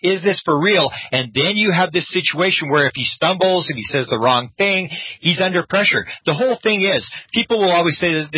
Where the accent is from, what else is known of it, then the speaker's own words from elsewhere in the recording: Canada; People ask me, because I'm a Canadian, they say, well, what's the Canadian government?